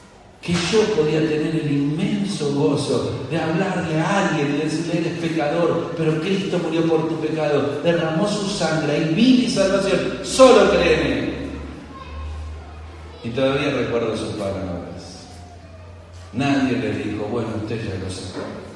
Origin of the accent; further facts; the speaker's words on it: Argentina; Yo soy argentino y gaucho